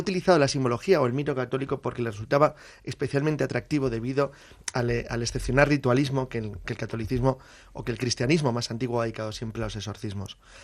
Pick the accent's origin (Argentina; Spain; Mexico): Spain; alguien como nosotros, que somos españoles